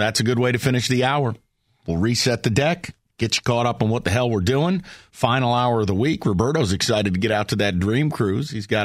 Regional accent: New York, United States; I'm a kid from New York.

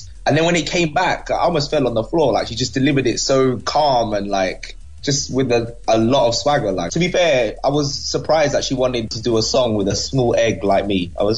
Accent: United Kingdom; it's in my hometown in the UK.

